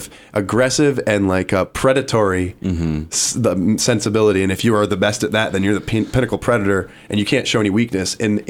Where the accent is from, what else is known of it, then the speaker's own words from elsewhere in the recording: Oregon, United States; I'll point to New England sports fans because I'm from Oregon.